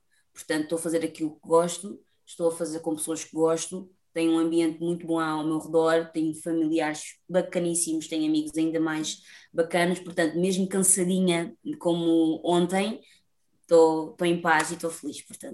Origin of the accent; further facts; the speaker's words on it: Lisbon, Portugal; Eu sou nascida e criada cá em Portugal, sou totalmente alfacinha, porém, contudo, este chocolate que aqui está a olhar para vocês, tem a descendência de África, nomeadamente de Angola.